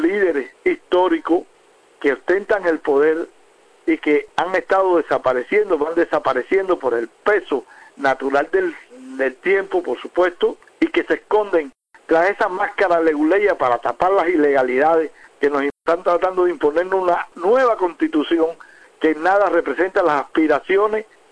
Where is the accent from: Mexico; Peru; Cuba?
Cuba; Y el pueblo somos todos, somos los cubanos todos, que queremos un país de paz, de progreso, de bienestar.